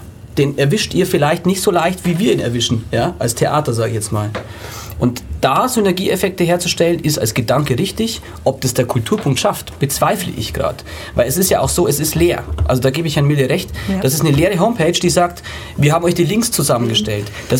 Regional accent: Bavaria, Germany; Darf ich da als Bayer auch hin?

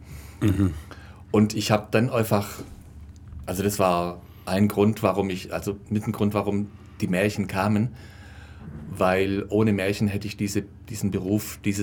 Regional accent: Ulm, Baden-Württemberg, Germany; Ja, ich bin alter Ulmer, hier in Ulm geboren, aufgewachsen, zur Schule gegangen.

